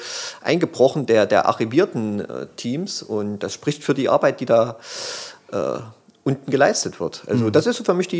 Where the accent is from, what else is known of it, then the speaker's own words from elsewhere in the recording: Thuringia, Germany; möchte man ja als Thüringer sagen